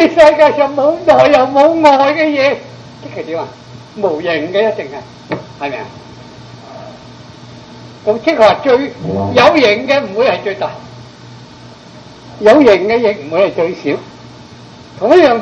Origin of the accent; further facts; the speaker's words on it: China; 所以我们中国人都很聪明啊